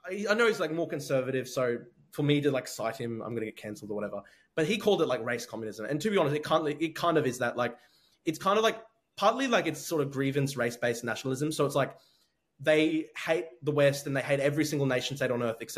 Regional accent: Australia; I completely identify as Australian and I want to protect Australia and the values that I grew up with and the democracy that I grew up in.

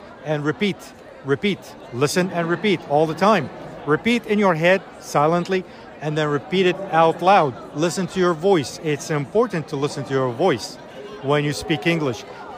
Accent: Iraq; first language Arabic; English is a second language; now in Bowling Green, United States; I am originally from Iraq. So my first language is Arabic, but I have been here in the United States for almost 13 years. And I work and teach ESL in Kentucky, in Bowling Green.

